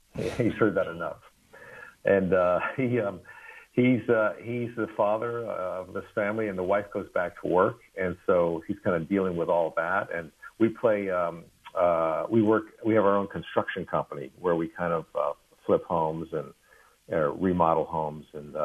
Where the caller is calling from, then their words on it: Los Angeles, California, United States; I'm in Los Angeles.